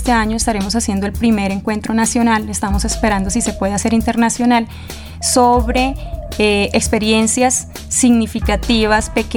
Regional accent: Girardot, Cundinamarca, Colombia; Bueno, yo soy de Girardot

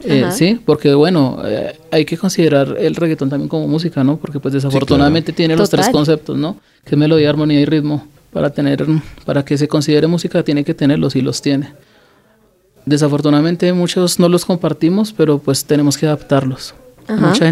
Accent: Bogotá, Colombia; Yo soy de Bogotá.

